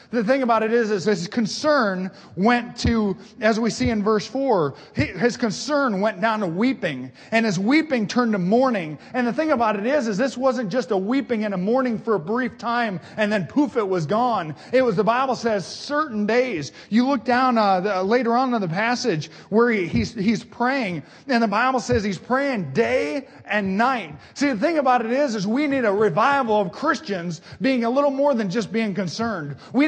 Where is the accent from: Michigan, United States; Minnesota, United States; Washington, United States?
Washington, United States; Pasco; we traveled to the city where I grew up in Pasco, Washington.